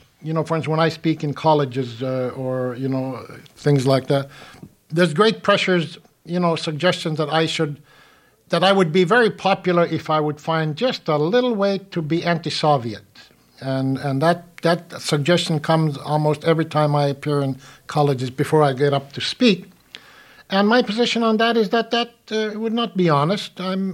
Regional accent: United States; And the answer is simple. I'm an American, and I want to make the United States as fine a place as there is.

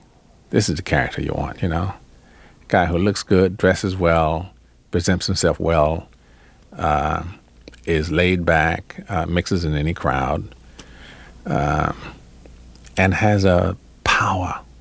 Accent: Charleston, Mississippi, United States; I mean, I came from Charleston, Mississippi. I mean, a little town where everybody, you know, the Africans have a saying, it takes a whole village to raise a child.

